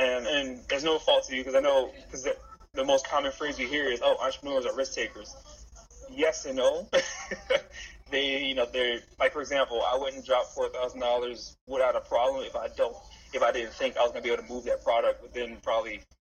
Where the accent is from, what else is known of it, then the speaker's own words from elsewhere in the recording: New Orleans, Louisiana, United States; You know, for example, look at the Saints. I'm from New Orleans.